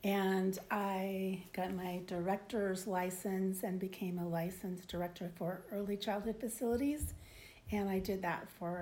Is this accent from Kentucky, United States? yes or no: no; Kennett, Missouri, United States; I grew up in Kennett, Missouri.